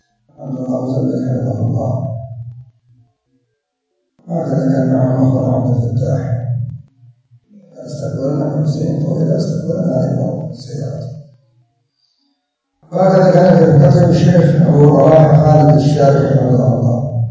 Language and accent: Arabic; Yemen; يعني مثلا أنا كيمني ما عندي إقامة دائمة في تنزانيا أو إقامة دائمة في الحبشة